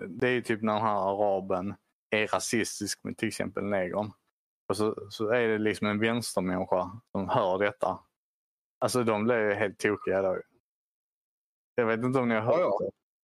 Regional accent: Skåne, Sweden; I och med att han hörde att jag var från Skåne

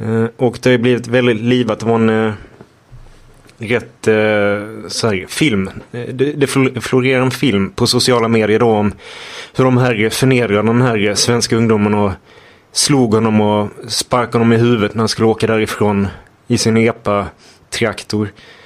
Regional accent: Malmö, Skåne, Sweden; Jo, jag är uppvuxen i Malmö

